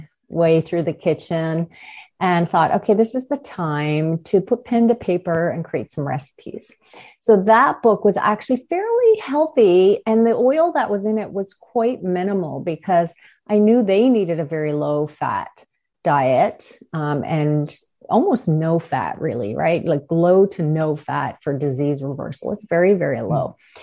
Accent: Newfoundland and Labrador, Canada; We are from Newfoundland, and we were in a small town.

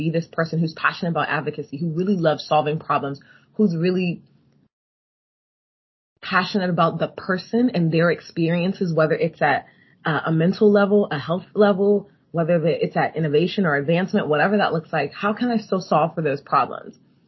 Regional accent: Nigeria; because I grew up partly in Nigeria

